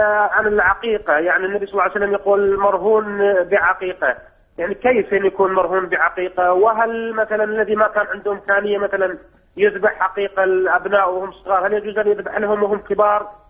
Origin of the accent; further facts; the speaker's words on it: Iraq; على ما سامع الناس عندنا في العراق